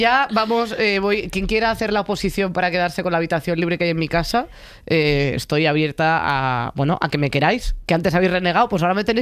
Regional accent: Foz, Galicia, Spain; Vinieron a mi pueblo, a Foz, a celebrar mi cumpleaños, a la verbena

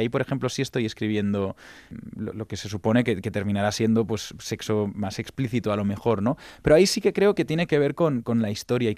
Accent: Catalonia, Spain; first language Catalan; Spanish is a second language; mi minorización como maricón también está atravesada por mi minorización como catalán.

